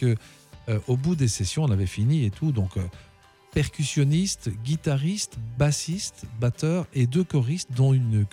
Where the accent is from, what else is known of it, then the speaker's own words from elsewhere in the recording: Belgium; voilà, moi je suis belge.